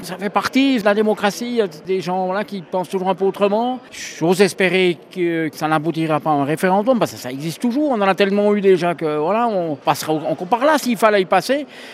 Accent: Switzerland; on est Suisse, enfin moi je suis aussi Suisse

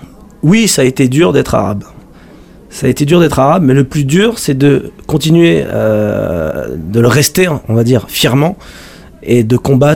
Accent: Grand Est, France; j'ai vu quand j'ai grandi en Alsace

